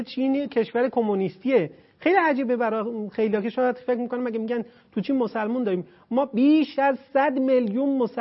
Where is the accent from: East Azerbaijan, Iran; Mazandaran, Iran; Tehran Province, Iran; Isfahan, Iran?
East Azerbaijan, Iran; Tabriz; بند اصالتن اهل تبریزم، آبا و اجدادی مال کلیبرم، روستای کلاسور.